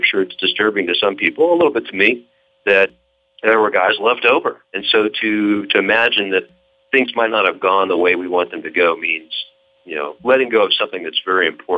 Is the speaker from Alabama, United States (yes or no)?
no; Houston, Texas, United States; I'm from Houston, Texas.